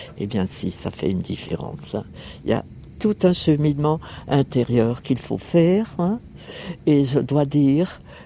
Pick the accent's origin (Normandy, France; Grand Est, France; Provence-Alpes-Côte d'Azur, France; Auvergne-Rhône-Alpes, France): Grand Est, France; un voyage en voiture, depuis chez nous, en Alsace, jusqu'au Cap Nord.